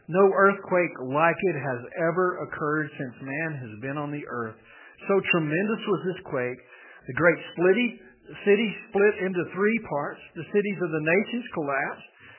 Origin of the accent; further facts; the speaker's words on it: Texas, United States; I grew up in West Texas. That's what we have. We have dust and hailstorms.